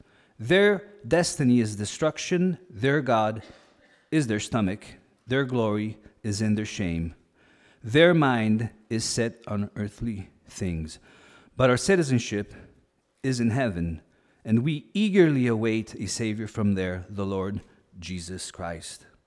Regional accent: Italy; English is a second language; And I come from Italy, so Italy, you know, the good food.

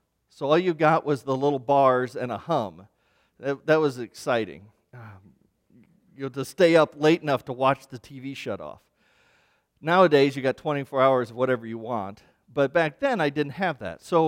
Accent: Kansas, United States; Now, growing up, I grew up in Kansas on a farm

